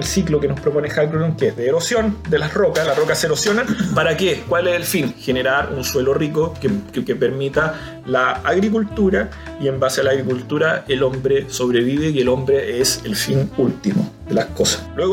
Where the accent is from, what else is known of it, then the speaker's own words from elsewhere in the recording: Chile; Somos chilenos, hemos fundado un español distinto.